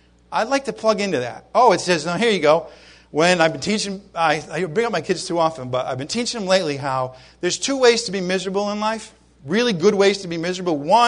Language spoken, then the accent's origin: English; Ireland; in spite of myself being Irish and all that, I'm loving these people